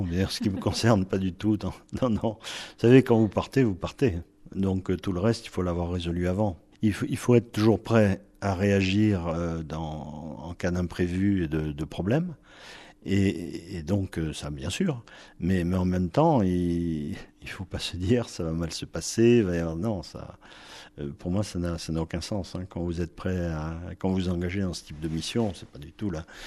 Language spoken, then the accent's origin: French; France; Ce sont mes racines aussi, même si je suis français.